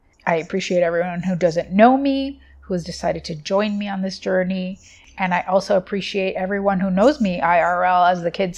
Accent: Canada; also born or lived in Europe; I was born in Europe where Thanksgiving isn't a thing, and I grew up in Canada where Thanksgiving does exist, but is at a different time of year.

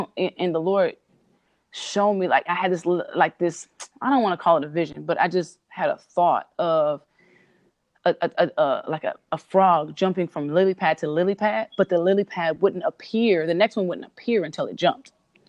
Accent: Cerritos, California, United States; I can't really do it like him because I'm from Cerritos

